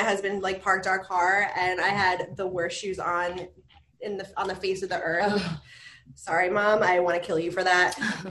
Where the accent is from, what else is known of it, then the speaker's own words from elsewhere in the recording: New Jersey, United States; Jersey, like central Jersey.